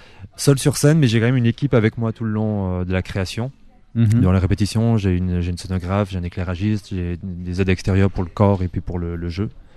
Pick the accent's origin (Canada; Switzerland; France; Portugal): Switzerland; Martigny, Valais; Je suis valaisan, je suis même de Martigny.